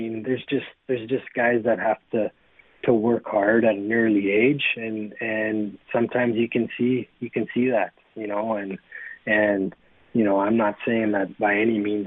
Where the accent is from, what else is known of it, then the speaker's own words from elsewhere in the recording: Lethbridge, Alberta, Canada; So I grew up just outside of Lethbridge, Alberta